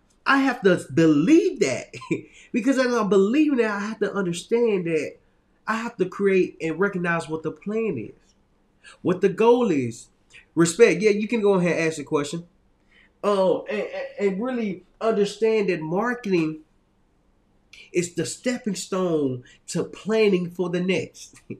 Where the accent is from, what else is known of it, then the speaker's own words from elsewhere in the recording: India; English is a second language; Sir, I'm from India.